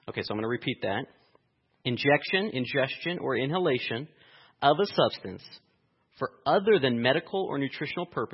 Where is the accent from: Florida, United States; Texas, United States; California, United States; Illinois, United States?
California, United States; Los Angeles; I grew up in Los Angeles, went to the Master's College there in Santa Clarita, and spent a couple years as a biblical counselor.